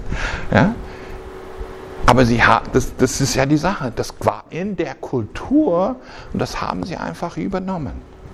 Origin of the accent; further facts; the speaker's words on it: United States; Das beste Beispiel habe ich selbst erlebt, als ich aufgewachsen bin in den USA.